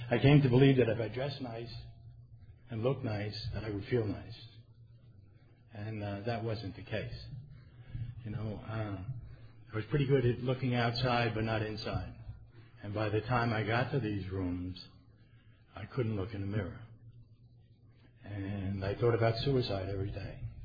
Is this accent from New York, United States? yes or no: yes; Rockland, New York, United States; I'm from New York. And I am an alcoholic, that you can bet on. And New York, where I'm from in Rockland, is this is great.